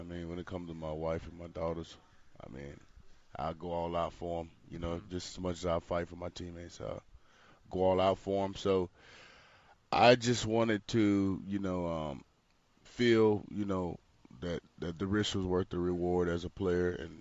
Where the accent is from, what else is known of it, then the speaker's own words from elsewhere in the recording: Georgia, United States; I grew up in Georgia.